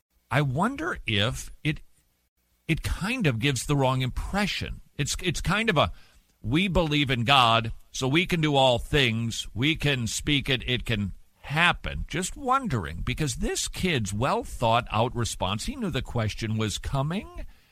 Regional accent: Atlanta, Georgia, United States; was interested, of course, to tune into what used to be my hometown team because I don't get enough disappointment with the Atlanta Falcons.

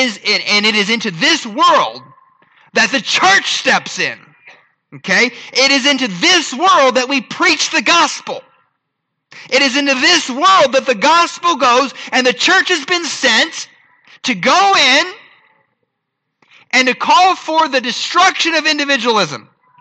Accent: Erie, Pennsylvania, United States; I remember I didn't grow up in Philadelphia. Spending time in Philadelphia. I grew up in Erie, Pennsylvania.

